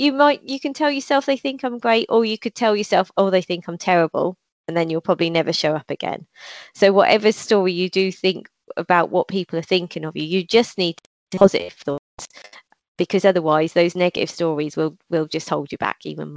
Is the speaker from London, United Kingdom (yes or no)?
no; East of England, United Kingdom; accent: Norfolk; I got used to hearing my Norfolk accent, which still at times makes me cringe now and again when something comes out that sounds so Norfolk.